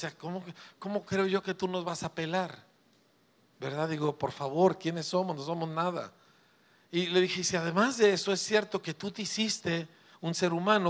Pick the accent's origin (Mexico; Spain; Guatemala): Mexico; Parral, Chihuahua; Uy, pues me prendí un cohete porque soy de Parral, ¿me entiende?